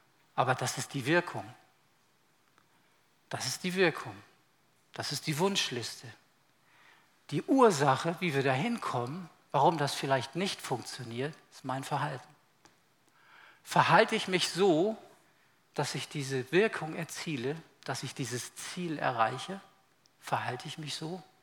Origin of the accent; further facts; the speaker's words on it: Lübeck, Schleswig-Holstein, Germany; aus Lübeck, wo ich groß geworden bin